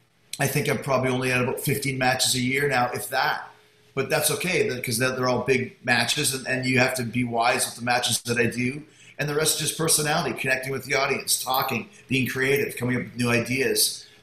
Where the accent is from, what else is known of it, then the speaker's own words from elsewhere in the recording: Winnipeg, Manitoba, Canada; I grew up in Winnipeg on the prairies where it would get to minus 30, minus 40.